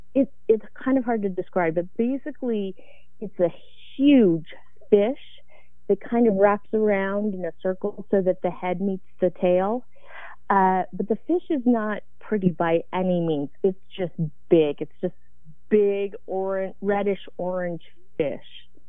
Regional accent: Utah, United States; I grew up in Utah. I am Japanese American, and there's not a lot of diversity.

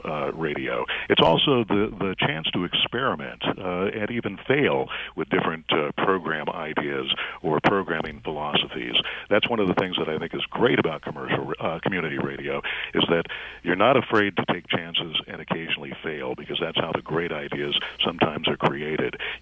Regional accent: Netherlands; I grew up in here in the Netherlands, where a lot of community radio, it's really kind of all community radio

